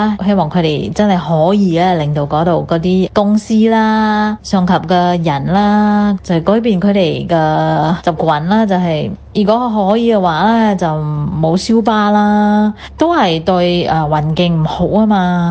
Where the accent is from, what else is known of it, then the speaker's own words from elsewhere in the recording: Singapore; 各位哥哥姐姐你们好，我是新加坡的